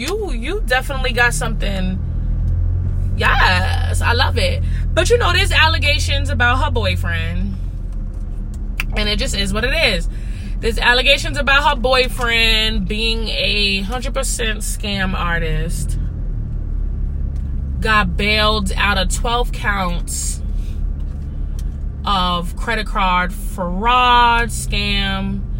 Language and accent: English; Queens, New York, United States; I'm from Queens, baby. It is what it is. I'll rep Queens to the day that I die.